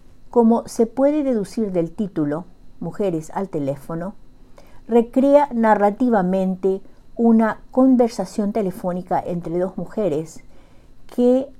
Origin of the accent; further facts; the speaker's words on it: Paraguay; now in Bedford, United States; nuevamente llego hasta ustedes desde Bedford, Massachusetts, con otro relato de la producción narrativa de mi país natal, Xeretamí, Paraguay, situado en el corazón de América del Sur.